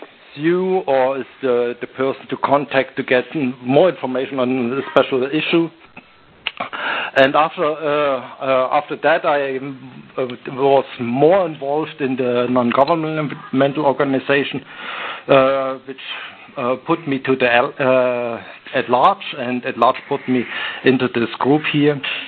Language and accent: English; Germany; I'm from Germany.